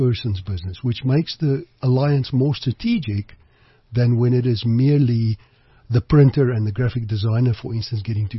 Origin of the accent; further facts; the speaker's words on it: United States; I grew up in business in America